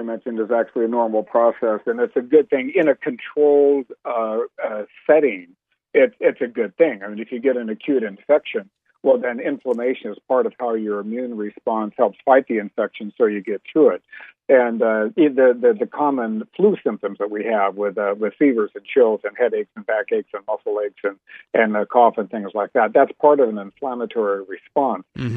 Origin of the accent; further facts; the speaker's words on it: California, United States; also born or lived in Rochester, Minnesota; I grew up in Southern California and lived in Rochester, Minnesota for 3 years.